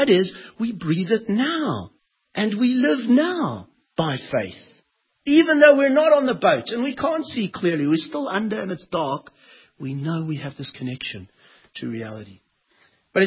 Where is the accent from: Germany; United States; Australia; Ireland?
Australia; Perth, Western Australia; Maybe it's because I'm from Perth and there's no hills.